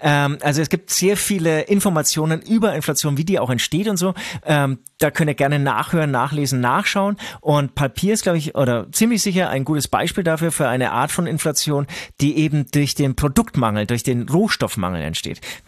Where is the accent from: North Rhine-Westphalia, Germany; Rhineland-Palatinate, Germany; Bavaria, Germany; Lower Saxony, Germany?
Bavaria, Germany; Herzogenaurach; now in Munich, Germany; ich komme aus Herzogenaurach, das ist natürlich ein kleiner Ort, wo vielleicht auch alles ein bisschen, was heißt vielleicht, mit Sicherheit alles günstiger war als hier in München.